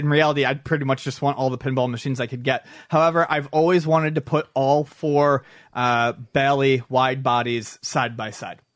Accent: Buffalo, New York, United States; Growing up in Buffalo, I went to Canada's Wonderland a lot.

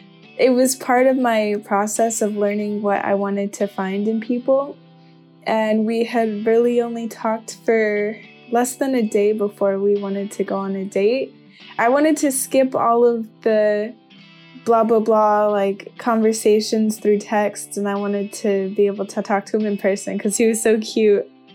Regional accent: Burbank, California, United States; I am 19 years old. I'm from Burbank, California, and I work at a restaurant.

